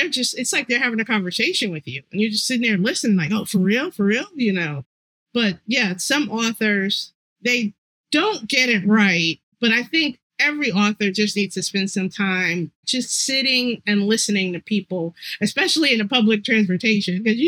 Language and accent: English; Ohio, United States; And, you know, I'm from Ohio, so I don't have a country accent.